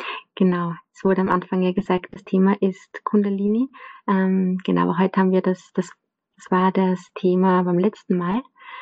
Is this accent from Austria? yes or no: yes; Lower Austria, Austria; ich komme aus Niederösterreich.